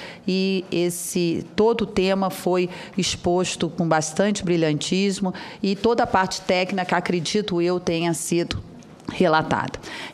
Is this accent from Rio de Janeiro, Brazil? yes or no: yes; Rio de Janeiro, Brazil; eu sou do Rio de Janeiro e vim de lá